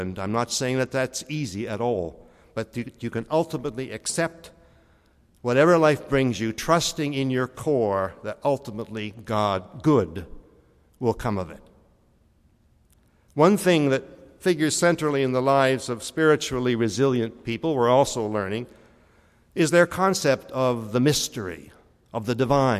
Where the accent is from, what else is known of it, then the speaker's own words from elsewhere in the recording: Harvey Station, New Brunswick, Canada; As a boy growing up in Harvey Station, maybe I was kind of weird.